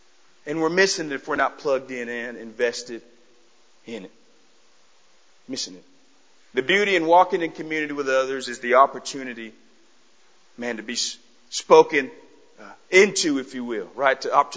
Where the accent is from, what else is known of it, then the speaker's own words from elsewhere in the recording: Dallas, Texas, United States; also born or lived in Louisiana; I'm from Dallas, lived in, you know, Louisiana, you know, hey, Tennessee was a little too far north.